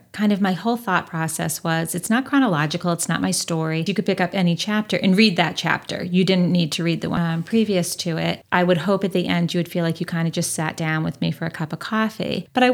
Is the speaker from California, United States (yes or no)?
yes; Northridge, California, United States; We grew up poor in Northridge.